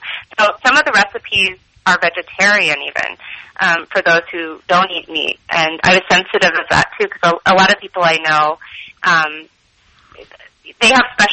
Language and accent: English; Los Angeles, California, United States; I thought about my background, and I'm from Los Angeles, California, which the history of that is actually more Mexican, Hispanic, Asian.